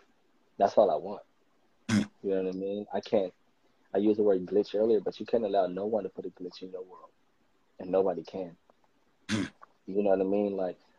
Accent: Los Angeles, California, United States; Like, I have, like I said, I come from South Central LA, so I'm always in South Central. I know my people.

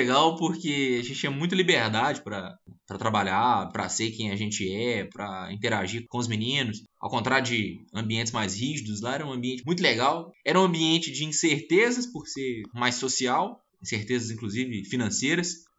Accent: Montes Claros, Minas Gerais, Brazil; also born or lived in Belo Horizonte; Sou natural de Belo Horizonte. Só que eu basicamente nasci lá e vim morar em Montes Claros.

